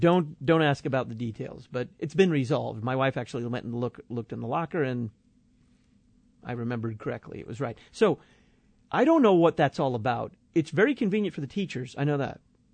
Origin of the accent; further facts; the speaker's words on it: Texas, United States; You got to remember, while I am a Texan, that's the old man.